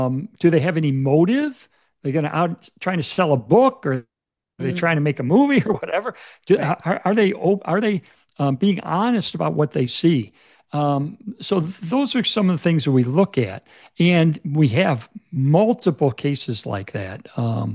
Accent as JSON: {"language": "English", "town": "Chicago", "region": "Illinois", "country": "United States", "said": "know, I'm from Chicago, and in Chicago, I was a fan of the Chicago Cubs baseball team."}